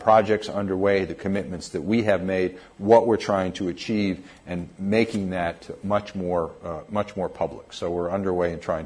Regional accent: United States; even as an American, I could never quite figure it out

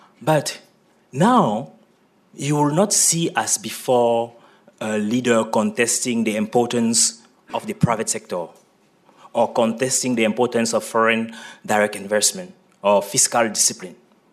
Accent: Cameroon; I was born in Cameroon. So, I have experienced firsthand the transformation going into the continent. How I grew up during the structural adjustment period.

